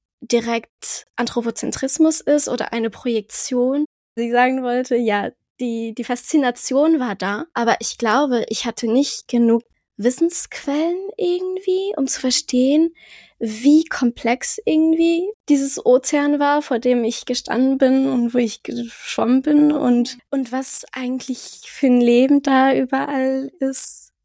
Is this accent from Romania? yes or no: no; southwest France, France; Ich bin in Südwestfrankreich groß geworden.